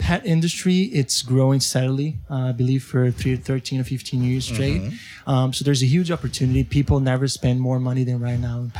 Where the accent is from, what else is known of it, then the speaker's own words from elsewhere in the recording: Brazil; now in Miami, United States; I'm originally from Brazil, so I moved from Brazil.